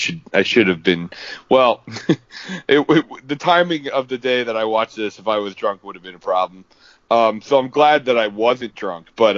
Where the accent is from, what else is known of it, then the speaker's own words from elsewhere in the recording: United States; I'm an American, so I say LaCroix